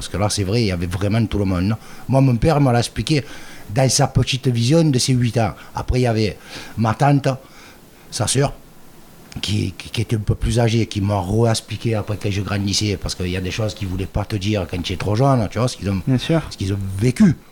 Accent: Marseille, Provence-Alpes-Côte d'Azur, France; moi déjà, je suis Marseillais, 8e génération du panier.

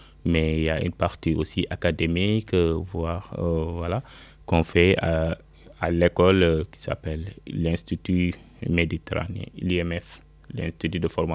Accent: Dakar, Senegal; Moi, je suis originaire au nord du Sénégal, mais voilà, je viens de Dakar quand même.

